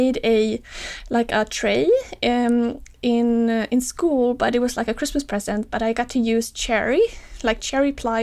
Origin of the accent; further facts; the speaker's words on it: Sweden; moved away; I remember when I grew up in Sweden when I was young, I was always looking to get out